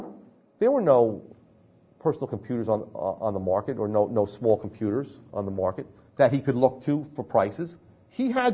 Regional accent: New Jersey, United States; if you didn't realize I was from New Jersey and my last name ended with a vowel

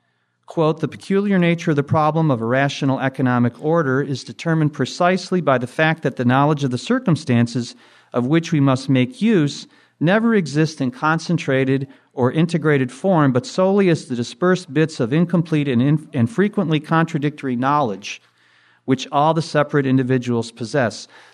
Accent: Detroit, Michigan, United States; I thought I'd, growing up in Detroit, I'd seen everything, but this was new

